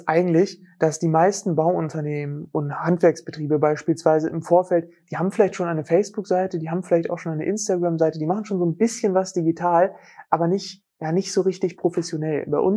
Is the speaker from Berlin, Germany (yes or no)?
no; Braunschweig, Lower Saxony, Germany; Ich komme aus Braunschweig, das bedeutet aus Deutschland, liegt bei Hannover, ist von Hamburg beispielsweise um die 2 Stunden entfernt.